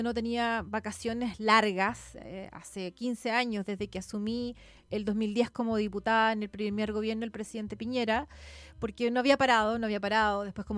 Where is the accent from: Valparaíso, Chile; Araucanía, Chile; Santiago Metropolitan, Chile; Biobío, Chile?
Valparaíso, Chile; San Antonio; yo soy de San Antonio, soy de la región, fui 12 años parlamentaria, ya candidata a gobernador.